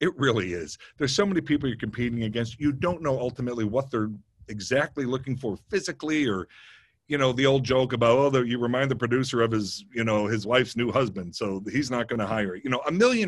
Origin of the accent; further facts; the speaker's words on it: Chicago, Illinois, United States; We have a bunch of laughs because I'm from Chicago, so I knew Carell, and we were, you know, BSing about some Chicago.